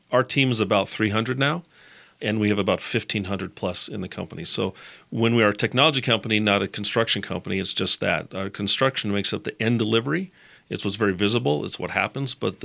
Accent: Colorado, United States; now in Gilbert, United States; Born and raised in Colorado, man.

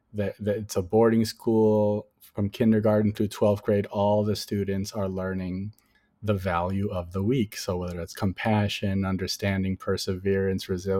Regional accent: Chicago, Illinois, United States; So I, you know, growing up in Chicago, I got into a lot of amazing experiences as a young person learning music in high school and in college.

